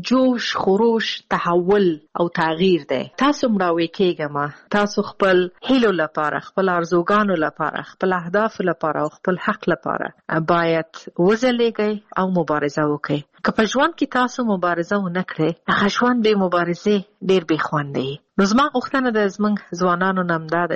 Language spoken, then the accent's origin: Pashto; Afghanistan; زه د افغانستان بندې یم